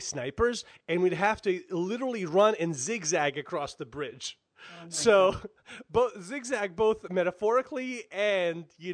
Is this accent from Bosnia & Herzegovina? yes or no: yes; Bosnia & Herzegovina; Yeah, from like way back, like when I was in Bosnia, I was there during the war. I was born and raised in Bosnia. So I was there in the early 90s during the war.